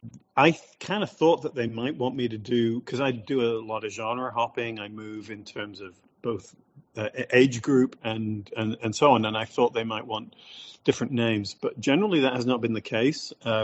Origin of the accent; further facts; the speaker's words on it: Preston, North West England, United Kingdom; Yeah, I grew up in Preston in Lancashire.